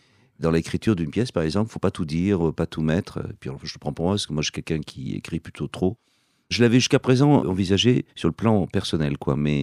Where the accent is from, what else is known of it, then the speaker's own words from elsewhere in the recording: south of France, France; accent: Midi; Je n'ai pas beaucoup l'accent du Midi, mais de le pousser un peu.